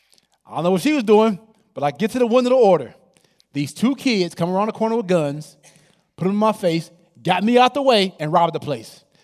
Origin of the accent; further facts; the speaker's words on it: Oakland, California, United States; Now, I grew up in Oakland.